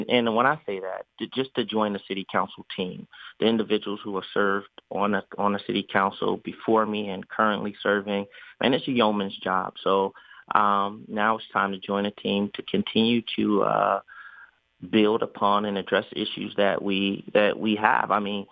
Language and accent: English; Detroit, Michigan, United States; now in Dover, United States; I'm originally from Detroit, so I know what the big city life is about, and I loved it as well. But to raise a family, Dover's just a centrally located place where you can get a bang for your buck.